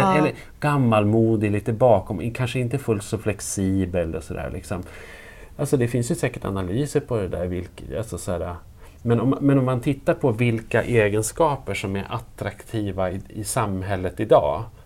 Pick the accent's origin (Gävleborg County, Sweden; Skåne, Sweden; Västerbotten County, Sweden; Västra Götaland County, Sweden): Gävleborg County, Sweden; Arbrå; just det här att jag kom från södra Norrland och just det här att mina föräldrar inte var därifrån, det gjorde nog också att jag blev just norrlänning.